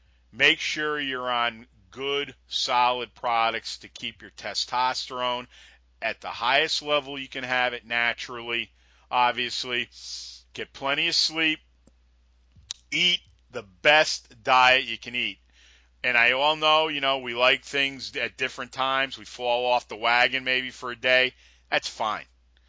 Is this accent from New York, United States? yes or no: yes; New York, United States; You know, I've always, you know, I'm a New Yorker.